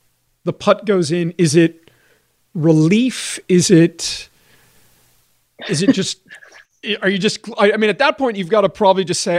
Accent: Johannesburg, Gauteng, South Africa; she's from Johannesburg. I'm from Johannesburg. I'm a member at the same club that she's a member at.

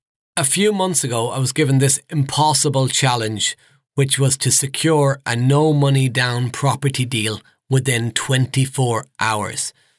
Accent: East Midlands, United Kingdom; Now, I'm from the Midlands, so up around Nottinghamshire.

